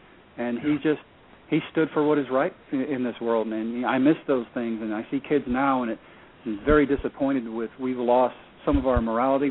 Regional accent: Brownwood, Texas, United States; I didn't grow up in Big Lake. I grew up in Brownwood, but All of Central Texas people are the same.

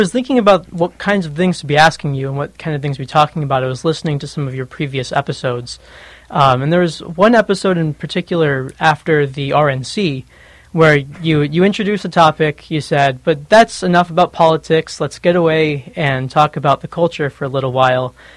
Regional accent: Illinois, United States; And so I'm from Illinois, so from the heartland. Just graduated from Cornell College in Mount Vernon, Iowa.

